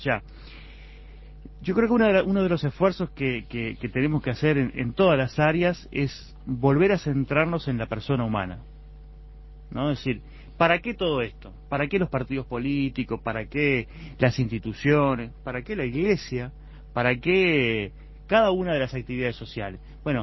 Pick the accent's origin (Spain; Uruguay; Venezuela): Uruguay; somos uruguayos